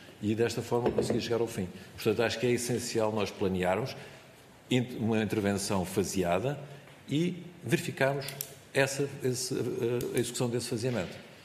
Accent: Faro, Algarve, Portugal; eu não sou de Lisboa, sou de Faro, um bocado mais ao sul.

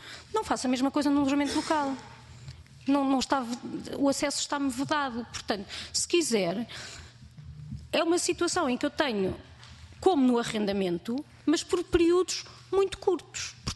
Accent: Lisbon, Portugal; Eu sou lisboeta, mas tento fazer o esforço de pensar que existe outro país, existe mais país.

